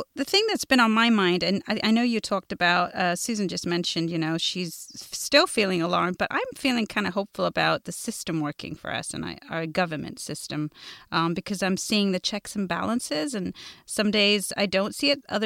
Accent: United Kingdom; accent: British; now in United States; I grew up with a very British accent as a kid, moved to the U.S. about 20-odd years ago, more than 20-something years ago.

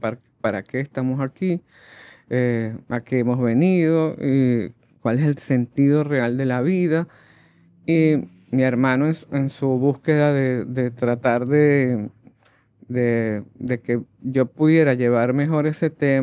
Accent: Venezuela; mis padres son españoles, yo soy venezolana, nací en Venezuela

